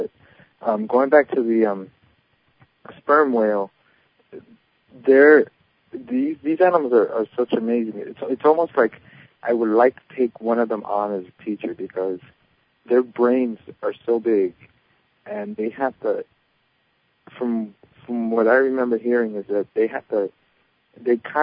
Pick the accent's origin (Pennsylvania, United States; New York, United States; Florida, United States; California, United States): New York, United States; It's like, okay, I'm from New York, and I have one accent, and somebody from L.A. has a different accent.